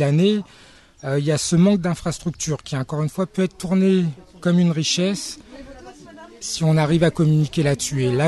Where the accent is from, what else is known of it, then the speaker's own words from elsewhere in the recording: Hauts-de-France, France; Je suis originaire du Nord